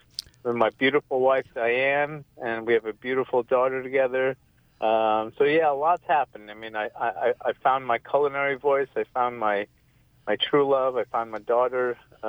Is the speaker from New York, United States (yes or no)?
yes; Brooklyn, New York, United States; I was born in Brooklyn and lived in New York my whole life, and I never really left.